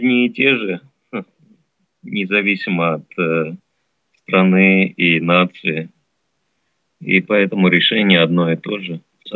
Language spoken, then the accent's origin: Russian; Russia; Ну, я изначально из России